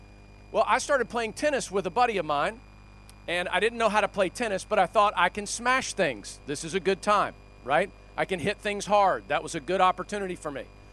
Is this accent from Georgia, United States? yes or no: yes; Georgia, United States; because I grew up in Georgia